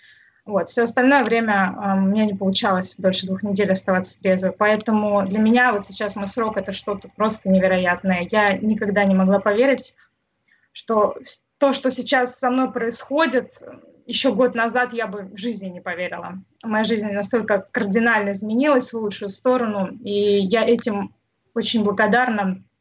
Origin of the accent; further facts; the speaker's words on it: Moscow, Russia; born there; я родилась в Москве в семье интеллигентных родителей